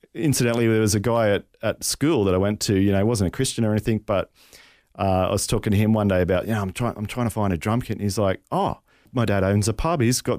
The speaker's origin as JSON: {"language": "English", "town": "Rockhampton", "region": "Queensland", "country": "Australia", "tie": "born or raised there", "said": "So, I grew up in Rocky."}